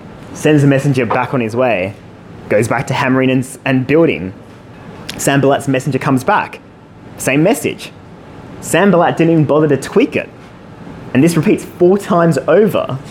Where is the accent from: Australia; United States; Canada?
Australia; As I've just said, I am from Australia